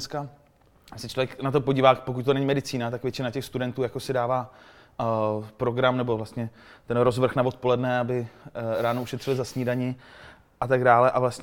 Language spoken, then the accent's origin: Czech; Pardubice, Pardubice Region, Czechia; also born or lived in Brno; Já jsem původně z Pardubic, pak jsem studoval v tom Brně